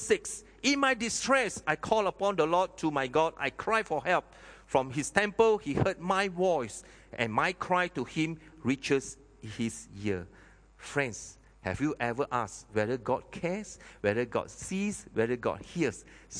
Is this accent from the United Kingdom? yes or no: no; Penang, Malaysia; Okay, now, I said, "Yeah, I'm from Penang."